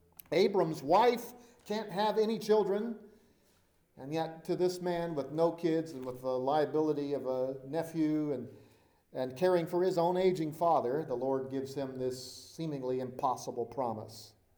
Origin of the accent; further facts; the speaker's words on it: Maryland, United States; I grew up in Maryland, as you know, and that is a state which is pretty much cut in half by the Chesapeake Bay. I grew up on the more populated west side, where you've got Baltimore and Annapolis